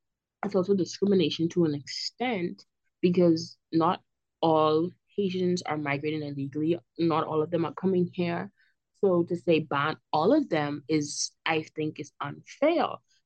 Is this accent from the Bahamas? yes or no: yes; Bahamas; for the mere fact that I'm a Bahamian, and you know that probably based on my accent.